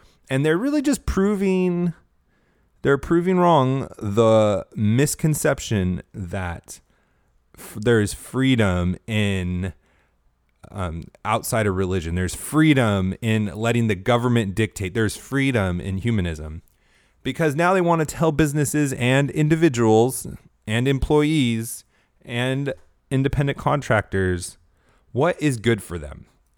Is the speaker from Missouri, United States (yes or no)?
no; California, United States; Now, I grew up in California. California is a beautiful state.